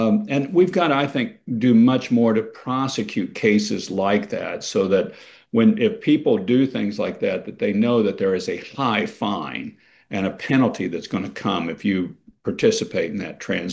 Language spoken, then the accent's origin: English; Kansas, United States; growing up in Kansas, of course